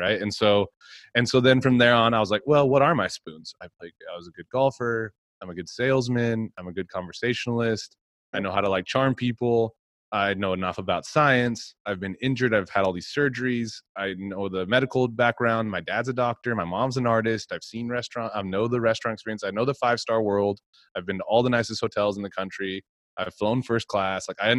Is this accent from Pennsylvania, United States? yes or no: no; Texas, United States; And I'm from Texas. I have a bunch of friends there.